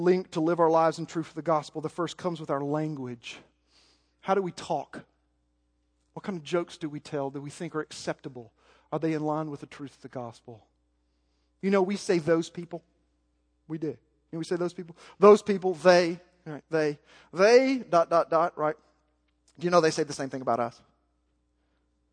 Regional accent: Little Rock, Arkansas, United States; born there; as a child of the South, folks, I was born in Little Rock, Arkansas.

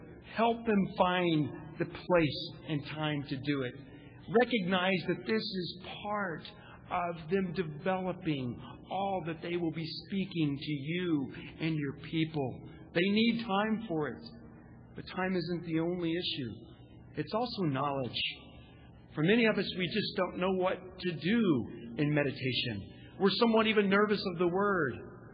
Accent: Oklahoma, United States; What they didn't realize is that outside they had already built the ultimate playground for a child growing up in Oklahoma.

